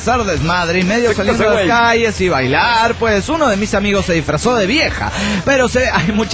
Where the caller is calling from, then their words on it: Oaxaca, Mexico; de Oaxaca, México.